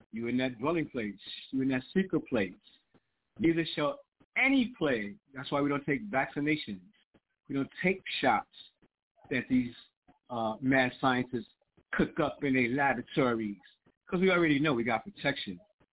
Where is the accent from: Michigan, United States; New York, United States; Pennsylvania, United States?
New York, United States; New York City; Because, you know, I'm growing up in Harlem in the streets.